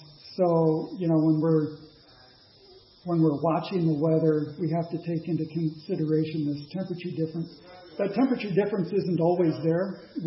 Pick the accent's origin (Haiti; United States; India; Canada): United States; California; also born or lived in Oregon; I grew up in California, which is, you know, that's big agriculture, and in the Willamette Valley in Oregon, we lived there for a few years.